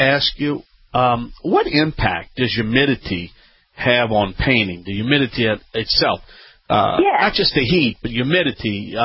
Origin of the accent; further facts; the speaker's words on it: Louisiana, United States; I'm a Cajun man. Y'all come back now, yeah?